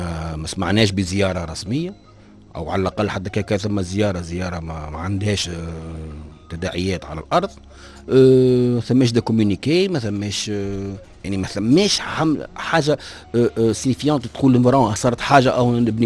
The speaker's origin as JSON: {"language": "Arabic", "country": "Libya", "said": "يعني كي أنا مواطن ليبي نحب نبني بيت مثلا"}